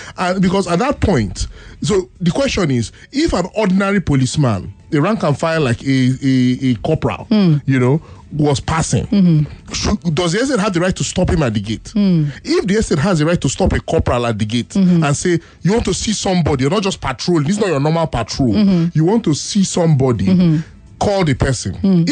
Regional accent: Nigeria; As a Nigerian citizen.

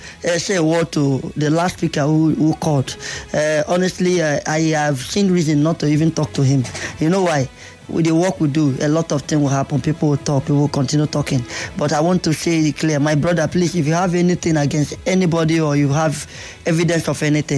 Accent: Rivers, Nigeria; I grew up in River State, I was born and brought up

